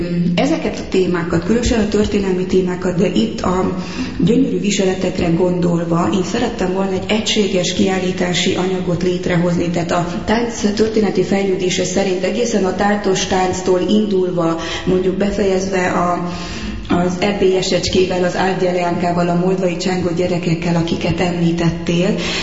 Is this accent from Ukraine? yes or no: no; Corund, Harghita, Romania; olyan szerencsém van, hogy azért Korondon nőttem föl